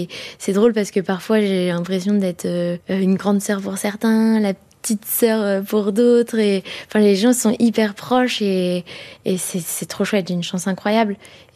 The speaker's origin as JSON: {"language": "French", "region": "Nouvelle-Aquitaine", "country": "France", "said": "de retourner voir ma mère chez moi en Charente-Maritime."}